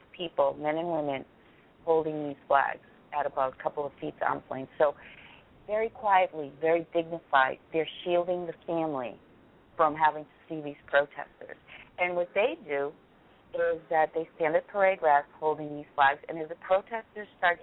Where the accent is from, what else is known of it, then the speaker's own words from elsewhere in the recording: United States; that's what makes me proud about being an American, being in this country.